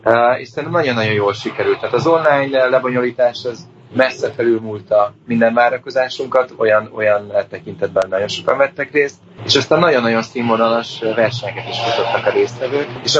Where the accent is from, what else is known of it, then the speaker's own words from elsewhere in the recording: Hungary; és ezt magyarként nagyon-nagyon jó érzés mondani